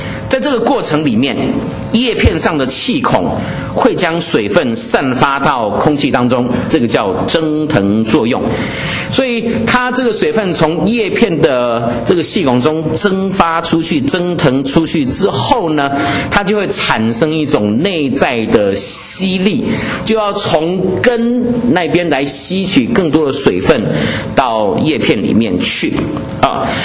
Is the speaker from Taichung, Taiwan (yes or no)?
yes; Taichung, Taiwan; 小时候在台湾台中的大甲溪支流里面的那个玩水，